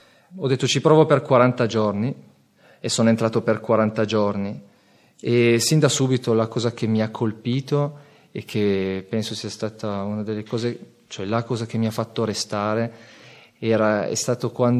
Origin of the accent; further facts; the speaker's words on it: Saluzzo, Piedmont, Italy; born there; che io fossi nato a Saluzzo